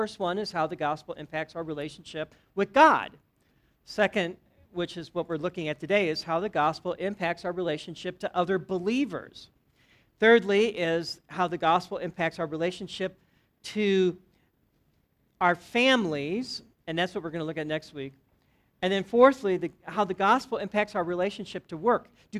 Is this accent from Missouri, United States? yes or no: yes; Berkeley, Missouri, United States; I grew up in Berkeley, not California, but Berkeley, Missouri. And Berkeley is right next to Ferguson, which you probably heard of that community last year.